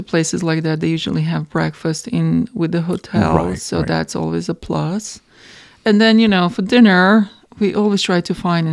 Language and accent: English; Croatia; growing up in Croatia, we would go to the seaside every year.